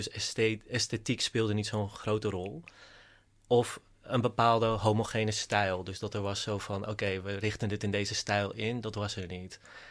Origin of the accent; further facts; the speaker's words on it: Langedijk, North Holland, Netherlands; In Langedijk. Een heel klein dorpje. En ons uitzicht was ook echt letterlijk op een koeienlandschap. En mijn ouders zijn immigranten. Mijn vader die is dan geboren in Afrika, maar wel India's. En dan mijn moeder komt echt uit India.